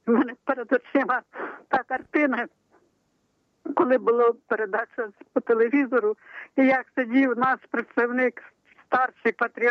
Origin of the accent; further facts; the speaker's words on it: Kyiv, Ukraine; Ні, я з Києва, з околиць Києва.